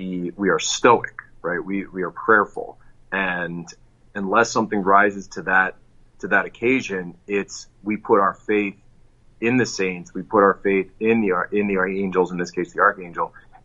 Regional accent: Philadelphia, Pennsylvania, United States; Well, prayer to St. Michael is something that I learned growing up in Archdiocese of Philadelphia.

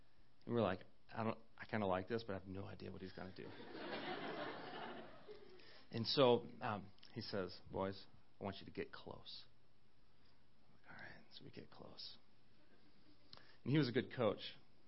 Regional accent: Roselle, Illinois, United States; I grew up in Roselle, and already by the age of 10, there was a phrase I would say quite a bit.

